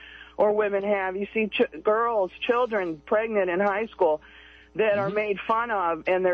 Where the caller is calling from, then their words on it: Salem, United States; from Salem.